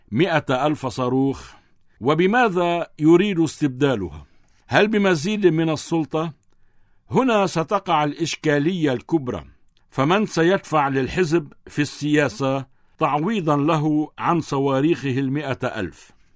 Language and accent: Arabic; Lebanon; ما يعنينا كلبنانيين